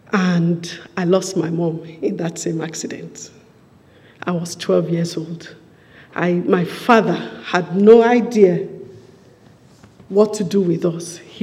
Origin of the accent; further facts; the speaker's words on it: Nigeria; also born or lived in Leeds; I was born into a religious family. I was born in Leeds, in UK, and my parents went back. Okay, that's the 70s. But my parents went back to Nigeria with all of us.